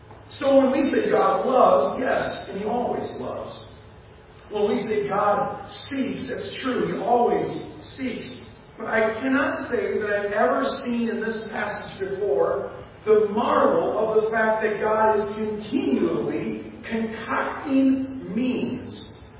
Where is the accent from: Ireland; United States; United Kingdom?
United States; born there; I was born in America, and so that means that right off the bat, I have a pretty good chance of hearing the gospel